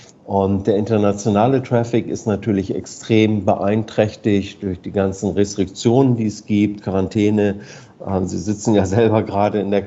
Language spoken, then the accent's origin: German; Hamburg, Germany; ich komme aus Hamburg